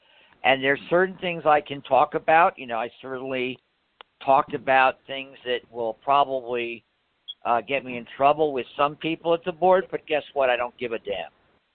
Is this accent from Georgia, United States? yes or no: no; New York, United States; I'm a New Yorker.